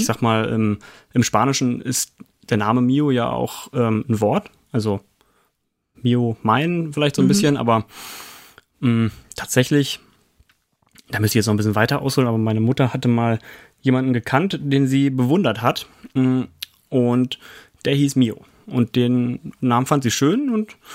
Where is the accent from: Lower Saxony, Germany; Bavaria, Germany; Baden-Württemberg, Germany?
Lower Saxony, Germany; ich bin auf dem Hof aufgewachsen, komme ursprünglich aus der Region Göttingen, also aus Niedersachsen.